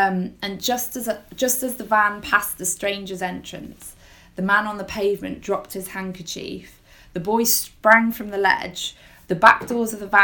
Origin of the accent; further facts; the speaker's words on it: Liverpool, North West England, United Kingdom; prominent suffragette in Liverpool. Way, mm-hmm. That's where I'm from.